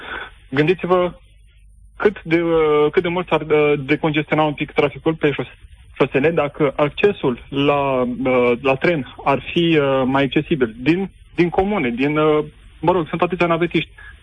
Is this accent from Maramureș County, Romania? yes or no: no; Iași, Iași County, Romania; dar eu vă sunt din Iași.